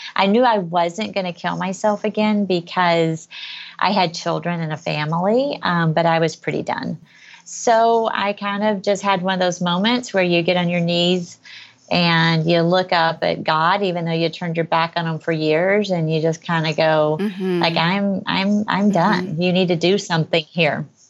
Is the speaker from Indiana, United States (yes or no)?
no; Arkansas, United States; So I grew up in Arkansas. You know what we would probably call poor.